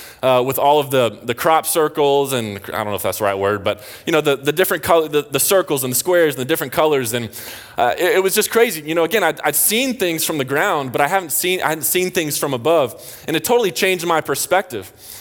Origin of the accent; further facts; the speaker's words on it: the South, United States; I have grown up my entire life in the church. Like, I'm from the South.